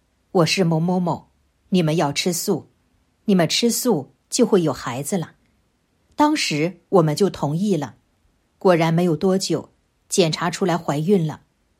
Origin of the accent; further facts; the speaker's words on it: Hunan, China; 我是来自湖南的同修